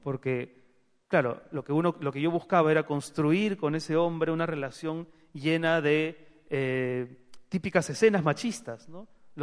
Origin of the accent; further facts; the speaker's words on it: Lima, Peru; born there; Lima, la ciudad donde yo nací, es un desierto, ¿no? Es el encuentro de tres valles desérticos.